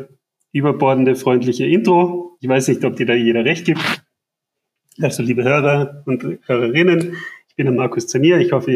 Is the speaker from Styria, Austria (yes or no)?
no; Tyrol, Austria; Ich bin Tiroler Bergziege, lebe und liebe die Berge